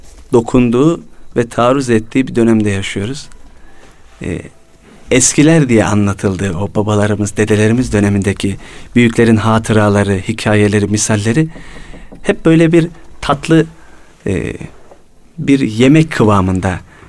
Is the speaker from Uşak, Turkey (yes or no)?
no; Trabzon, Turkey; Ben tabii büyükler dendiği zaman Trabzonluyum.